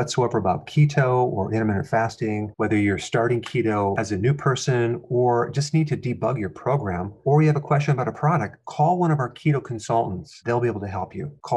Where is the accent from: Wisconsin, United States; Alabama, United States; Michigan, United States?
Wisconsin, United States; Growing up in Wisconsin, we had some incredible well water.